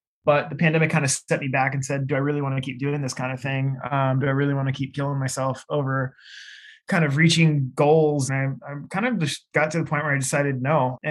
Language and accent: English; Seattle, Washington, United States; I grew up in Seattle, so that's a really good hub for that kind of thing.